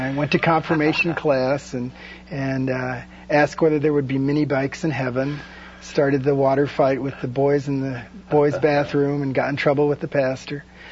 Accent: Texas, United States; I was raised in Texas as a Missouri Synod Lutheran, had very strong Missouri Synod roots, parents, grandparents, all the way back.

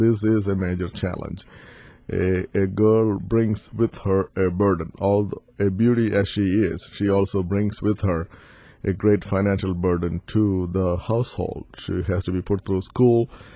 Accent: Kerala, India; moved away as an adult; I grew up in India as a citizen, and for the first 25 years, I was pretty much in South India. That's where I grew up

